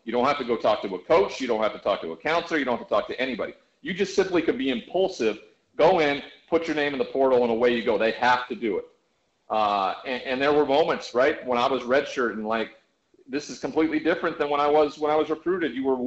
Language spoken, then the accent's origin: English; Great Falls, Montana, United States; born there; telling you the story from the moment I was born in Great Falls, Montana to where I'm at right now.